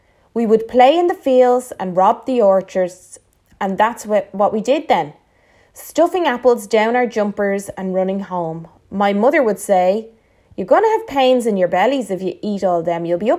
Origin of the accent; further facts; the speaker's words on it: Dublin, Leinster, Ireland; My childhood was good growing up in Coolock.